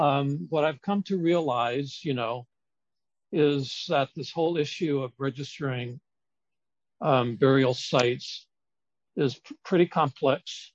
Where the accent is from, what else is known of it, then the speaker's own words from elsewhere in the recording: Hawaii, United States; Though I was born and raised on Oahu and I live in Honolulu, my siblings and I have always considered Kauai our ancestral home because that's where our mama is from.